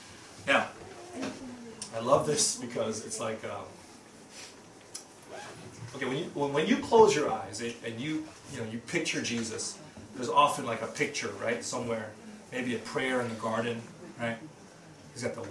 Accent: Los Angeles, California, United States; So yeah, I grew up in Los Angeles, and I never lived in one place for more than 4 years.

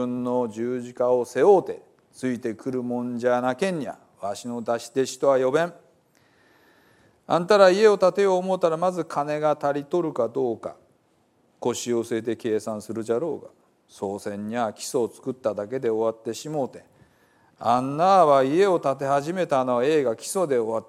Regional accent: Hiroshima, Japan; accent: Hiroshima dialect; 私はあの広島弁を保存する役割も担っているような気がして、おります。

